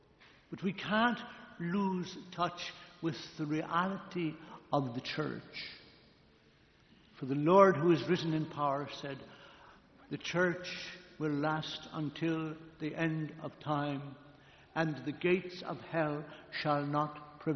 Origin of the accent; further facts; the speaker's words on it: Ireland; Growing up in Ireland after the Second World War, not everything was available.